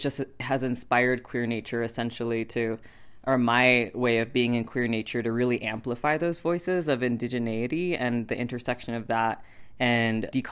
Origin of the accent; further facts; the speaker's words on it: Turkey; And then my patrilineage is Turkish, which is actually where I grew up. I grew up in Turkey.